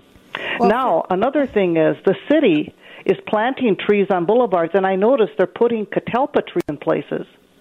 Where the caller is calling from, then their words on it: Minneapolis, Minnesota, United States; Yes, I'm calling from Northeast Minneapolis.